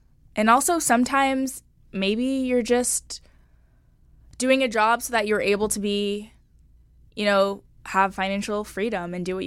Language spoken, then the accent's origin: English; Sherman Oaks, California, United States; I'm from personally. Sherman Oaks, California.